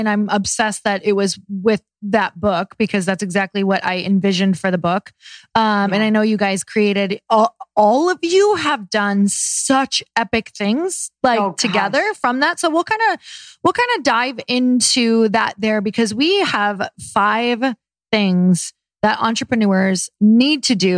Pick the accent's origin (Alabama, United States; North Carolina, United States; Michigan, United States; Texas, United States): Michigan, United States; And they're all from Michigan. I'm from Michigan.